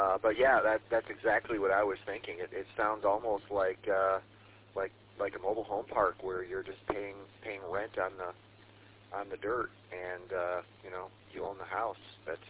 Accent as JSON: {"language": "English", "town": "Grand Rapids", "region": "Michigan", "country": "United States", "tie": "born or raised there", "said": "Yeah, I remember those, you know, growing up in the Grand Rapids area, and there were just so many, you know, 50K houses for sale, even back in the 90s."}